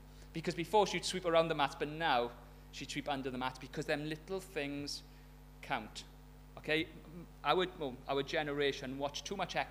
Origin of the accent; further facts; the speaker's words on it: Wales, United Kingdom; it was just me because I'm Welsh.